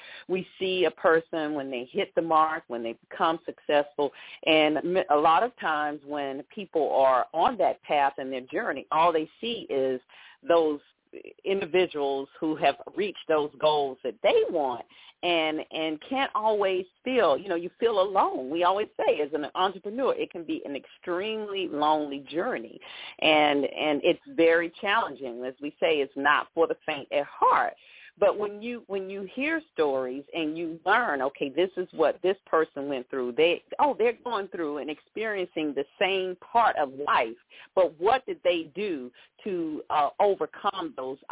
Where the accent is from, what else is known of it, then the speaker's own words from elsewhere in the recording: Atlanta, Georgia, United States; we know, and I'm from Atlanta